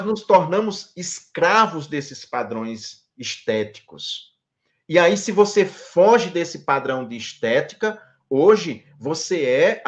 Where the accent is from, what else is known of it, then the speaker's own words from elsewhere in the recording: Northeast Region, Brazil; Aí pega um sujeito como eu, nordestino, baixinho, pobre, feio, careca... tá lascado.